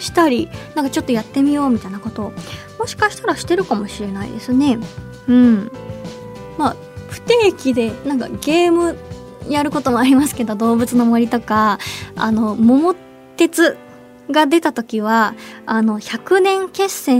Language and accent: Japanese; Hiroshima, Japan; 地元広島県なんですけど、